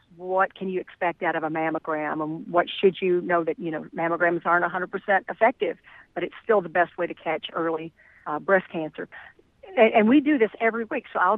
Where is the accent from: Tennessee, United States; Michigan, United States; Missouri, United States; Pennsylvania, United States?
Tennessee, United States; Paris; Paris, Tennessee, right across the state line.